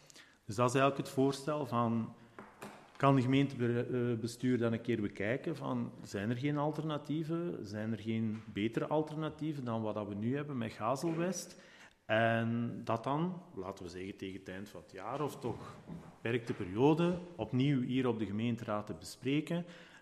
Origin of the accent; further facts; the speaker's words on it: Vosselaar, Flanders, Belgium; want het komt uit mijn geboortestreek, namelijk in de Noorderkempen, in het dorp waar ik 20 jaar heb gewoond, Vosselaar.